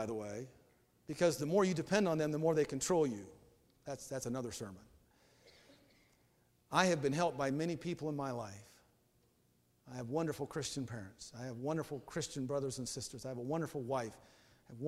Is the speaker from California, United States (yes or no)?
yes; Eureka, California, United States; born there; I was born in Eureka, California.